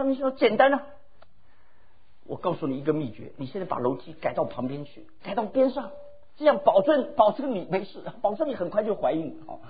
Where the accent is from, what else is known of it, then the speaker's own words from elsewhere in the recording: Shanghai, China; 我现在还常常回想我以前在上海出生，在上海那里上学